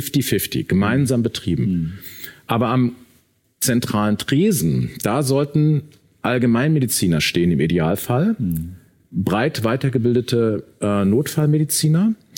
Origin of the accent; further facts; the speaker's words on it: North Rhine-Westphalia, Germany; Aber im Sauerland, wo ich aufgewachsen bin, nicht.